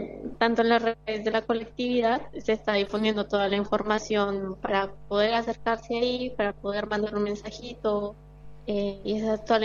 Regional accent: Colombia; now in La Plata, Argentina; como comunidad colombiana que estamos acá en La Plata

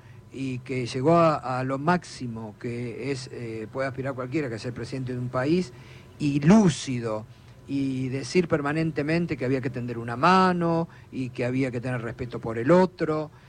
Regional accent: Argentina; esto demuestra lo que somos los argentinos

